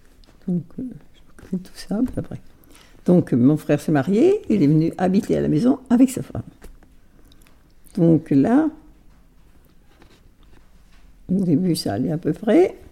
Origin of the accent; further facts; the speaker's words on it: Feillan, France; Je viens de Feillan. Ouais. Je suis née à Feillan. J'habite Feillan.